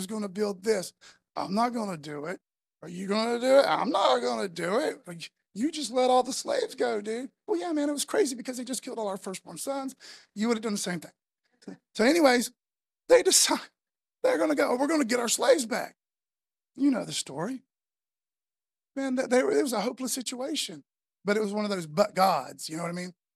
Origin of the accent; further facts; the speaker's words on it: East Milton, United States; I grew up on Jones Street, a lot of my youth on Jones Street. I'm really an East Milton kid